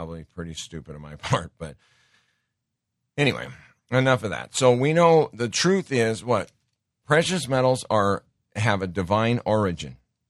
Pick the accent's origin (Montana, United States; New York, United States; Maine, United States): Montana, United States; I grew up around guns in Montana.